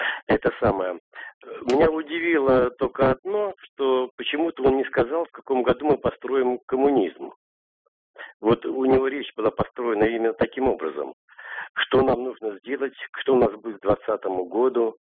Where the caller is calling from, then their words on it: Saint Petersburg, Russia; Я из Петербурга.